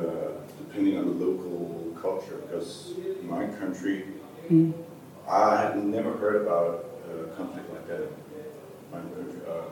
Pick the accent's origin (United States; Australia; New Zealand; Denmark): Denmark; I'm from Denmark.